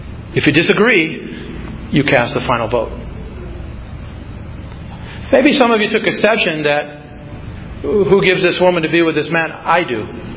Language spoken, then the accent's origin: English; South Dakota, United States; You know, I'm from South Dakota. I don't know nothing about nothing.